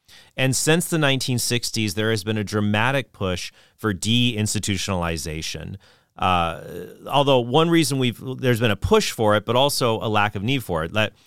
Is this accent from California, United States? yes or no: yes; San Diego, California, United States; I grew up in San Diego, the San Diego metropolitan area. I was born there in 1985. And I grew up there until I was about 10 years old.